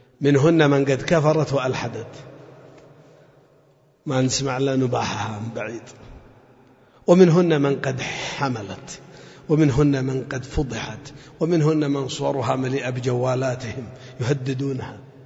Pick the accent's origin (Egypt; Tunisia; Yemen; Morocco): Yemen; أنا يمني مسؤول عن كل عرض مسلمة ولو في الصين، لأني مسلم وهي مسلمة.